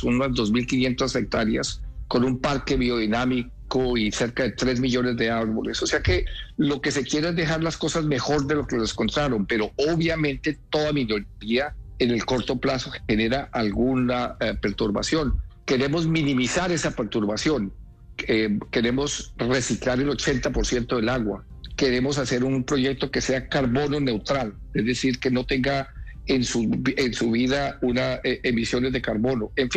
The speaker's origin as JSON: {"language": "Spanish", "country": "Colombia", "said": "Eso sería mi ambición como colombiano, pero ojalá se pueda hacer."}